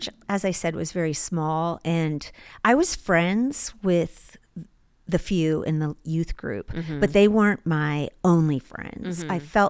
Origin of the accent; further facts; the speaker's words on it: Virginia, United States; also born or lived in Honolulu, United States; I was born in Tripler Army Hospital. But most of my life, I've been in Virginia.